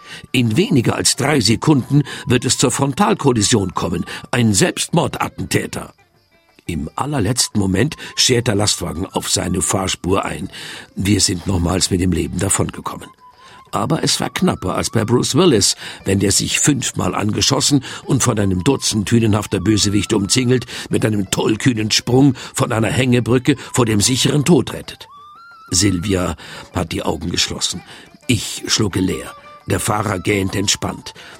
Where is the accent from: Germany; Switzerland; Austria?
Switzerland; ich bin ein in der Schweiz geborener Schweizer.